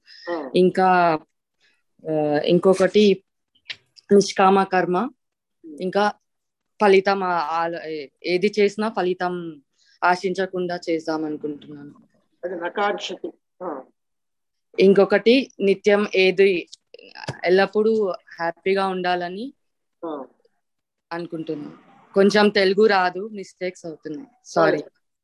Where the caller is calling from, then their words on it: Hyderabad, Telangana, India; నేను హైదరాబాద్ నుంచి మాట్లాడుతున్నాను.